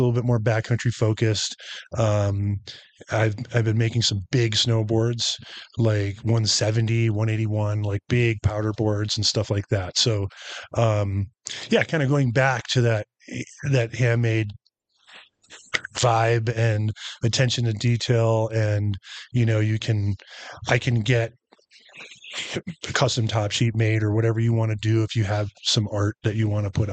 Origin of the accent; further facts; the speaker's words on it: New York, United States; back home where I grew up in Finger Lakes, we used to ski at Bristol Mountain